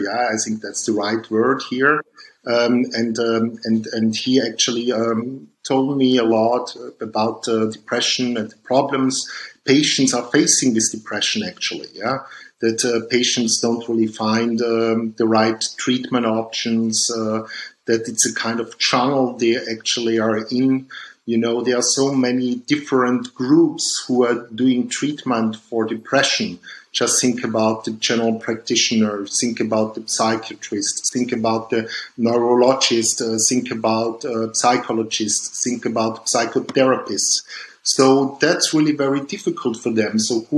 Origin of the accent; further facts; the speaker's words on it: Dornbirn, Vorarlberg, Austria; born there; English is a second language; I was born in Dombien, that's near the Lake of Constance in Vorarlberg in Austria. And then I studied in Vienna and did some law studies, went also to England to have some law studies.